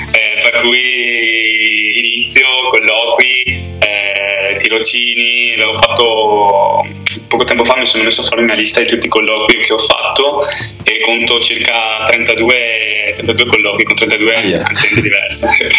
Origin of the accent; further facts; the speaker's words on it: Veneto, Italy; confine tra la provincia di Vicenza e la provincia di Verona, quindi sono proprio lì, però appunto sono vicentino al 100%, per cui siamo lì. Terra del vino.